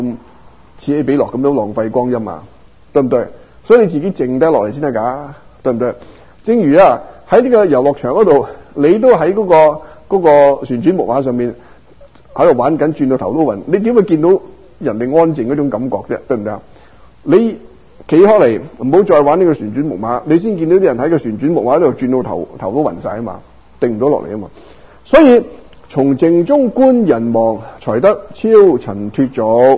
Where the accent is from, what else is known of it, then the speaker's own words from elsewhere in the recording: Guangdong, China; 我哋廣東人講盡人事啦